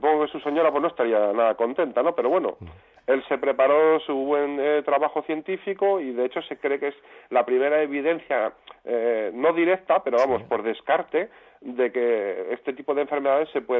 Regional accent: Avilés, Asturias, Spain; Yo soy avilesino, asturiano, aunque soy culé

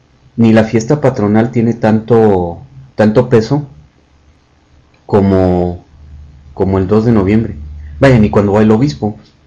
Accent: Sierra Totonaca, Mexico; En mi pueblo, la Sierra Totonaca, no son muchas fiestas

